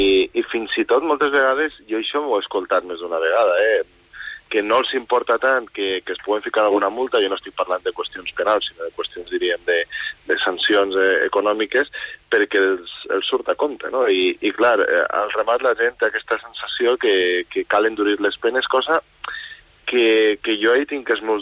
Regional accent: Valencia, Valencian Community, Spain; i jo soc de València, en particular a València, per ficar-vos el cas

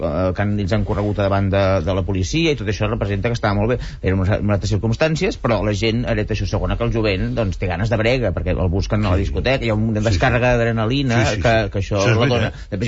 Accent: Catalonia, Spain; jo com a ciutadà català

